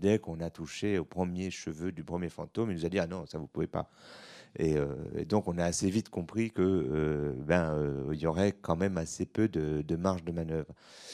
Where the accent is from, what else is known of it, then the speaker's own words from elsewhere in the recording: Switzerland; Il se trouve que je suis suisse d'origine